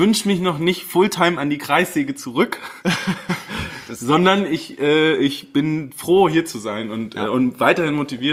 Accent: Berlin, Germany; now in Munich, Germany; Ich bin aus Berlin nach München gezogen

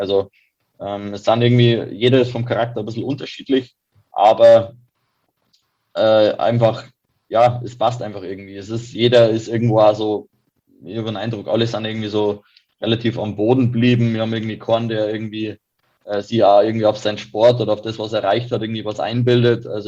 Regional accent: Kiefersfelden, Bavaria, Germany; er kommt ja aus Wörgl, ich komme aus Kiepersfelden, vielleicht ist die örtliche Nähe, warum das gut funktioniert

